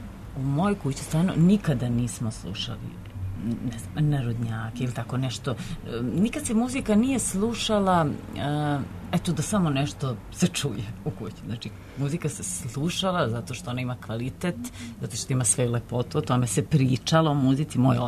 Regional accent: Valjevo, Šumadija and Western Serbia, Serbia; u mom rodnom gradu Valjevu

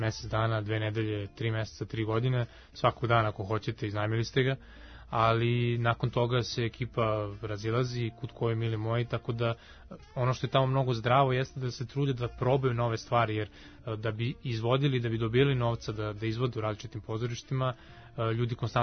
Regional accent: Kragujevac, Šumadija and Western Serbia, Serbia; tu u Kragujevcu, u mom rodnom gradu

